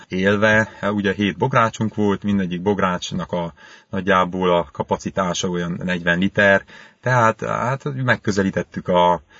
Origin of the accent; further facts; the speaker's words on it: Transylvania, Romania; viszont volt alkalmam otthon Erdélyben felnőve, hogy sok bálon, szüreti bálon, mulatságon, lakodalmon vegyek részt